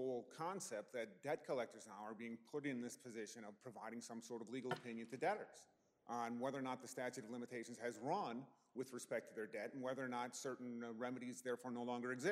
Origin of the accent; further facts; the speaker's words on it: Tampa, Florida, United States; No, I'm from Tampa.